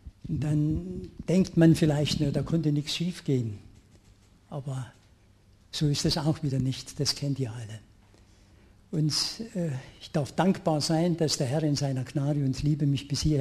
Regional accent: Bad Brambach, Saxony, Germany; also born or lived in Plauen; als Kind haben wir immer dann in Brambach, also ich komme aus dem Vogtland, in Brambach und in Plauen dann ein bestimmtes Lied gehabt

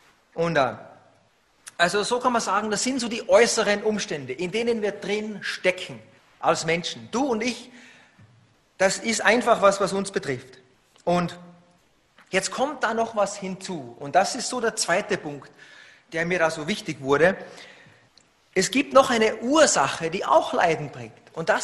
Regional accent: Austria; Ich komme aus Österreich, aus den Bergen

